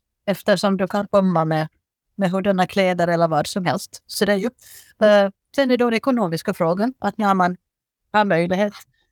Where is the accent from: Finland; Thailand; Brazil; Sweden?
Finland; now in Mariehamn, Finland; jag kommer ifrån Finland från början och svensk. Att just nu så bor vi på Åland, hela familjen i Mariehamn.